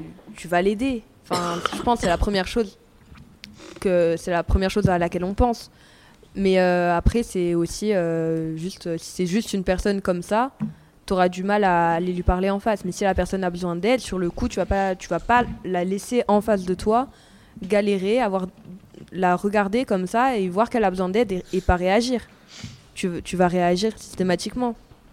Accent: Occitanie, France; nous on est dans les PO, on vient d'à côté de Perpi.

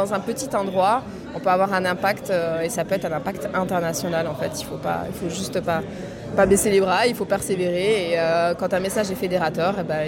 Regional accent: Cabestany, Occitanie, France; Moi, je suis de Cabestany

